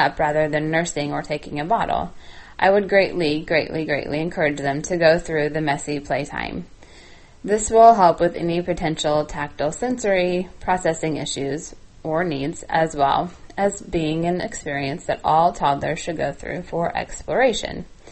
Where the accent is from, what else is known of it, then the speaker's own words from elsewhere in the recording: Kansas, United States; the top states as far as the number of downloads total are Texas, and then my home state of Kansas